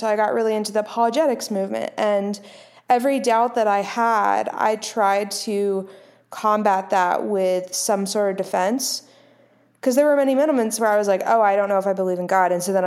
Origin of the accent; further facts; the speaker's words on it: the South, United States; Yeah, so I was born and raised in the South